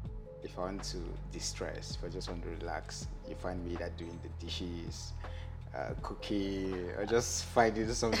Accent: Jos, Plateau, Nigeria; most of just growing up in Jos, kind of like a really fun place. Really cool things to do with the periodic crisis and all of that.

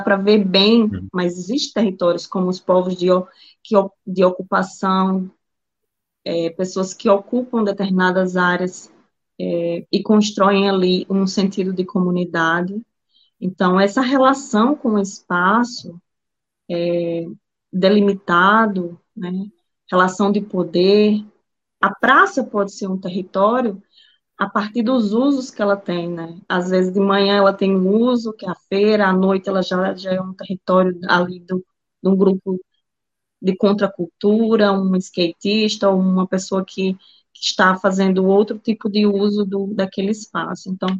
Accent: Paraíba, Brazil; also born or lived in Foz do Iguaçu; Eu sou paraibana, nordestina, sertaneja, mas andei muito pelo Brasil, assim, migrei bastante, morei 3 anos em Foz do Iguaçu

